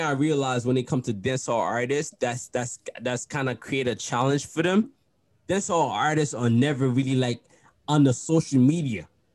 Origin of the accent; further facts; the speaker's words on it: Haiti; I'm from Haiti myself. I'm from Haiti, right? So I'm from the Caribbean.